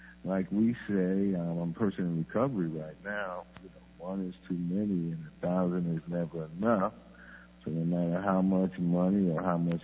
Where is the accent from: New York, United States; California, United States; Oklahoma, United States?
New York, United States; I'm from New York.